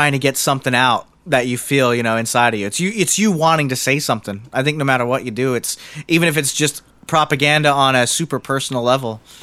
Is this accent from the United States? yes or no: yes; United States; we say we're American, we grew up here in America's freedom